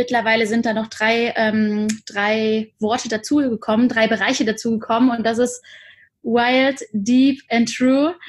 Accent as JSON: {"language": "German", "town": "Cologne", "region": "North Rhine-Westphalia", "country": "Germany", "tie": "born or raised there", "said": "Bin gebürtige Kölnerin"}